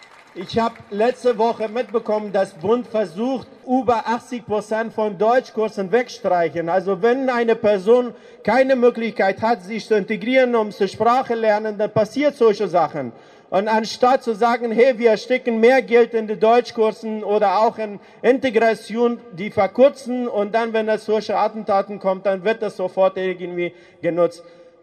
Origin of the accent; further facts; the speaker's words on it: Afghanistan; ich komme selber aus Afghanistan